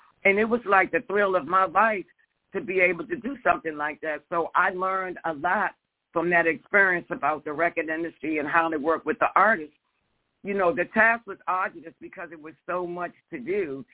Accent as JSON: {"language": "English", "town": "Washington", "region": "District of Columbia", "country": "United States", "tie": "born or raised there", "said": "It talks about my life growing up in Washington, D.C., and how I entered into the record industry"}